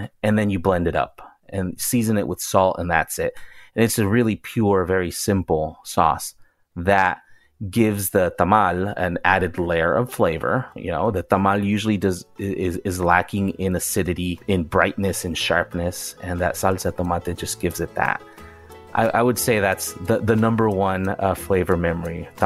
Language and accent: English; Yucatán, Mexico; when I think about tomato growing up in Yucatan, I immediately go to our tamalitos con salsa de tomate. It's so ingrained in our memory as Mexicans.